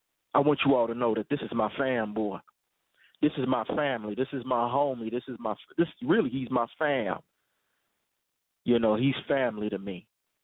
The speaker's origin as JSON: {"language": "English", "town": "Chicago", "region": "Illinois", "country": "United States", "tie": "born or raised there", "said": "man, my hometown, Chi-Town, and my fam … will finally be here."}